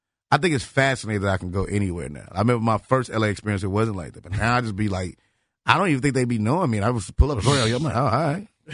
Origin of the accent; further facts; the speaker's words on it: Chicago, Illinois, United States; I'm from Chicago. I don't want nobody to know what I'm really getting.